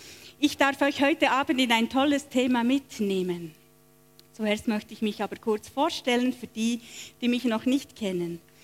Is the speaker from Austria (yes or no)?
no; Switzerland; now in Germany; Wie gesagt, ich werde 46. Es ist nicht zu überhören, dass ich nicht aus Deutschland komme. Ich bin Schweizerin und ich bin seit Januar 15 lebe ich in Deutschland